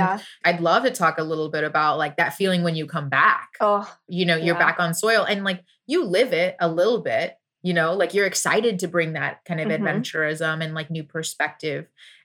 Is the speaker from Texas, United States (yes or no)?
yes; Texas, United States; You know, as a Texan, so many people just assume like if you're liberal and under in a certain age range, like you definitely want to be in Austin.